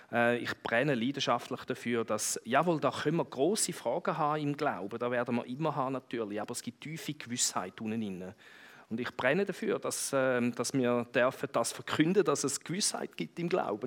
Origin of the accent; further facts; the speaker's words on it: England, United Kingdom; German is a second language; kennengelernt habe im Theologiestudium in England. Wo ich her bin